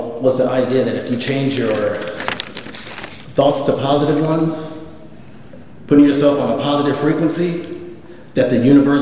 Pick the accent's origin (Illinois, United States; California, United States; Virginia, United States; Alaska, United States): California, United States; Pasadena; I'm from Pasadena, home of the Rose Bowl and the Tournament of Roses Parade.